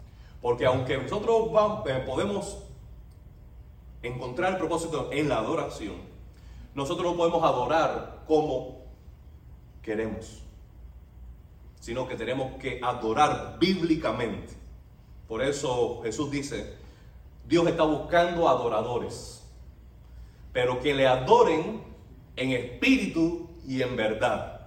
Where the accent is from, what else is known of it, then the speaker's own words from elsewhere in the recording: Cuba; Nosotros como cubanos hacemos cualquier cosa.